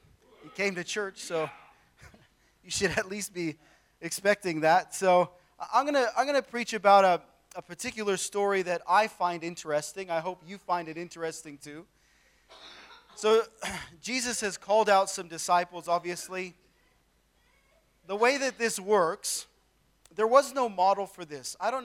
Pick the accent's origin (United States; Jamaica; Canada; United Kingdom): Canada; moved away as an adult; now in Australia; My wife and I are originally from Canada. We moved over here in 2005